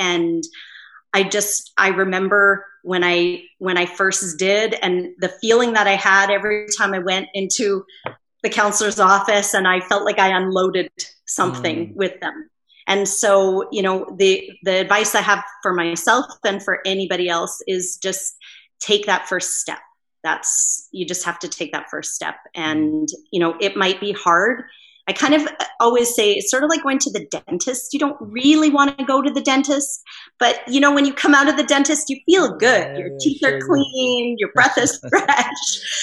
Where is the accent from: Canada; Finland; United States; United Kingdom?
Canada; born there; because I was born in Canada, I had advantages that I never earned